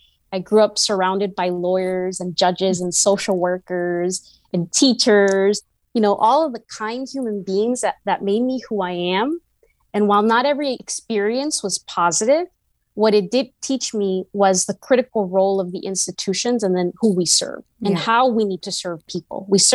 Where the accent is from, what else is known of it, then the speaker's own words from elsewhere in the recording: California, United States; Those are key components of the educational experience in growing up in California.